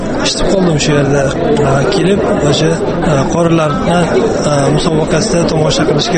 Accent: Namangan, Namangan Region, Uzbekistan; born there; moved away; Namangan shahrida tug'ilganman. Moskvada Nagins shahrida ishlayman.

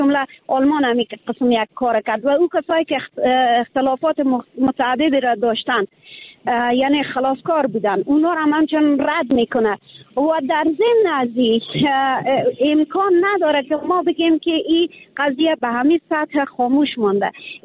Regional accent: Afghanistan; now in Iran; به عنوان یک افغان همیشه دفاع کردم از وطن خود

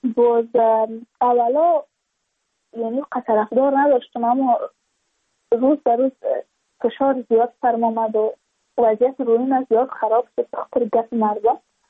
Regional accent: Badakhshan, Afghanistan; ما از بدخشان هستیم، یعنی منطقه دور دستش

